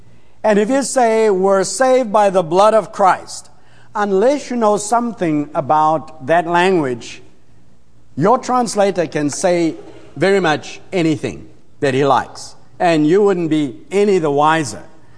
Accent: South Africa; So, you know, we're the bottom part, the South Africa. We often say to people in the United States, we're from the South, way South, okay?

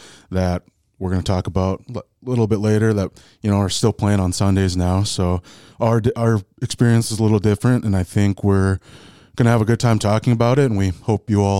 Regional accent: Lemoore, North Dakota, United States; I grew up in Lemoore, North Dakota, small town, played 9-man football basically my whole life.

